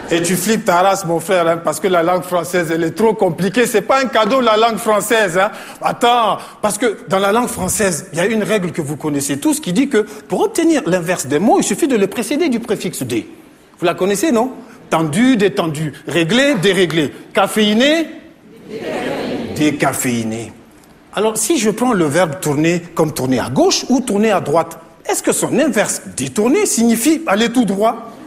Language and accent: French; Niger; now in France